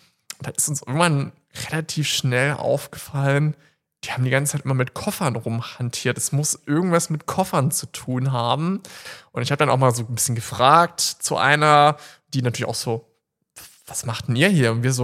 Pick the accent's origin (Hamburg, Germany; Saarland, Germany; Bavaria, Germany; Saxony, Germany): Saxony, Germany; so was direkt so vor meiner Heimat jetzt hier ist, in Nähe Dresden-Meißen.